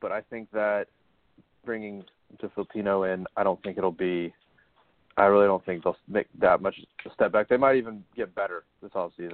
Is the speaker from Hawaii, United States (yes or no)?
no; Atlanta, Georgia, United States; I'm from Atlanta, but I'm a Giants fan.